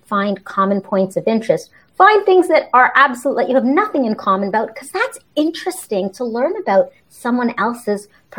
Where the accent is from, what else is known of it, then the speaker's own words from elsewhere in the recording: Montreal, Quebec, Canada; And I'm originally from Montreal. So that's, you know, where I grew up, that vibrant energy.